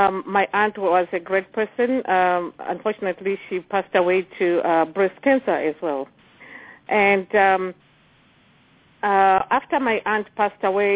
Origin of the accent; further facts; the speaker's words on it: Zimbabwe; born there; I was born in 1964 in Zimbabwe to two parents, Gabriel and Rachel.